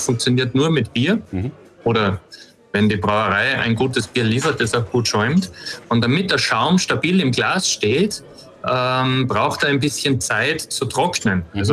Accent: Austria; ich bin ja aus Österreich

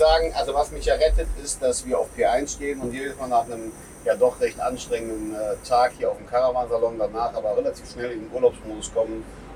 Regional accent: Bonn, North Rhine-Westphalia, Germany; ich bin aus Bonn, ne?

